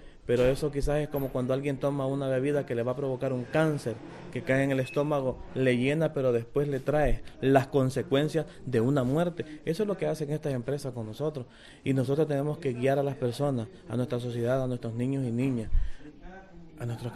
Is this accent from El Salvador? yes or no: yes; El Salvador; como sociedad salvadoreña siempre hemos sido atropellados porque tratamos de defender nuestros derechos